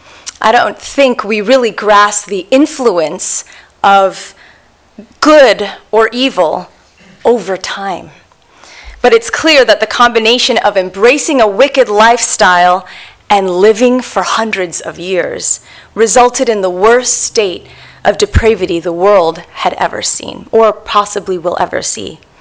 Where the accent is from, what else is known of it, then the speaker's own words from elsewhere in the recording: Berrien Springs, Michigan, United States; born there; I actually grew up in a pastor's home. I was born in Berrien Springs, Michigan, which you can't really get more Adventist than that.